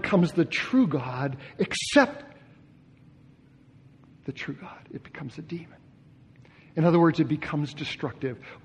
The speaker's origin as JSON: {"language": "English", "country": "Japan", "tie": "born or raised there", "moved": "yes", "said": "But I was raised in Japan, and so I just left my homeland. Japan was my home. And came to this country."}